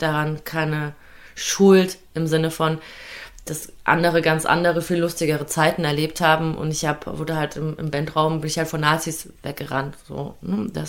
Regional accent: East Germany, Germany; Also so, ja, stimmt, ich bin ja Nachwendekind und ich bin ja aus dem Osten

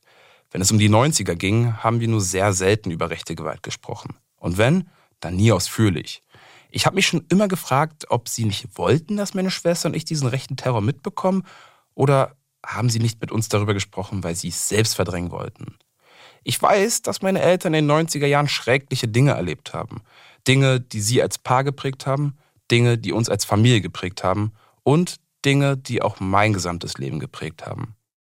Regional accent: Eberswalde, Brandenburg, Germany; born there; Meine Geburtsstadt Eberswalde. Eine knappe Autostunde nordöstlich von Berlin im wunderschönen Brandenburg.

